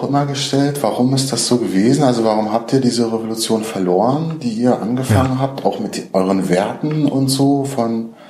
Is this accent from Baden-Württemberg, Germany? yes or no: no; Rostock, Mecklenburg-Vorpommern, Germany; in Rostock, in meiner Heimatstadt Rostock